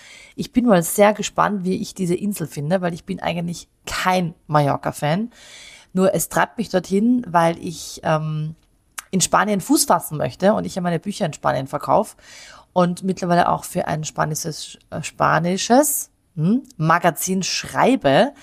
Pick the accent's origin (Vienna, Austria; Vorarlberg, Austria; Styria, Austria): Vienna, Austria; now in Munich, Germany; was ich jedes Mal hier in München auch erlebe, ist, wenn ich erzähle, ich komme aus Wien, dann habe ich sowieso schon die halbe Miete. Das ist Wahnsinn. Also wir Österreicher und wir Wiener haben so einen guten Ruf in Bayern.